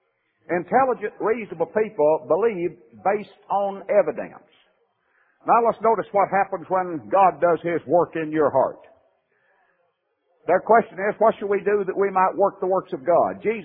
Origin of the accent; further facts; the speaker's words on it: Southern US, United States; I said, well, since I'm a Southerner and Southerners have an inborn love for lost causes